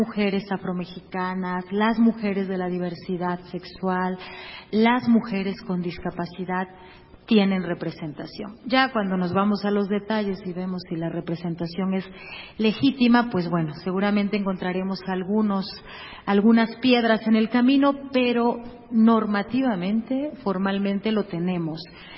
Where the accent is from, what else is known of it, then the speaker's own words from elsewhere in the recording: Oaxaca, Mexico; de mi tierra para el mundo, ¿no? Que más aparecen son de Oaxaca